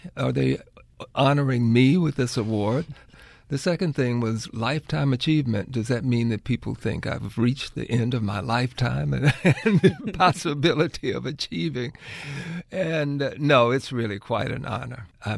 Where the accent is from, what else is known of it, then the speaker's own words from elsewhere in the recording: El Dorado, Arkansas, United States; I grew up in El Dorado. My family is from a small community in the northern part of the state called Cane River. Both my mother and father are from there.